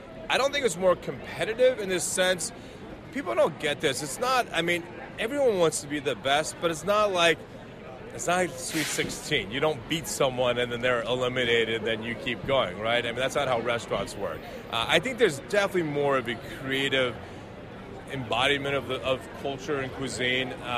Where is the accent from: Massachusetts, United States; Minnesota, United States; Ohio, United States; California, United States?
Ohio, United States; Dayton; so this is my second home growing up in Dayton, Ohio.